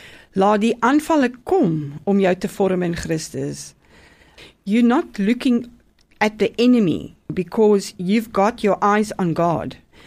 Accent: Lüderitz, ǁKaras, Namibia; moved away; also born or lived in Keetmanshoop; Ek is gebore in Namibië, in Lüderitz. Ek het die Duitse skool bygewoon en ek was in Westdene in Ketmansoop.

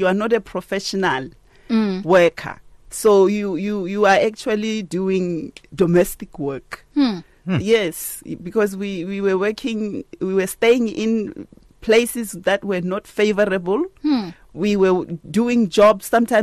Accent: Alexandra, Gauteng, South Africa; also born or lived in London; So, yeah, so I'm from there, but I grew up in Alex, and that's where I got my schooling there.

